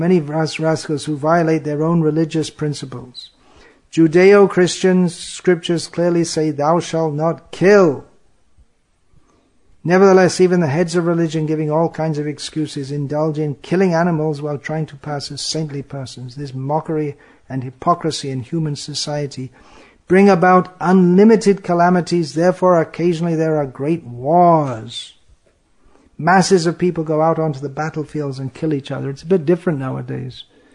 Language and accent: English; England, United Kingdom; I know myself, growing up in England, eating meat, I never thought there was anything wrong with it.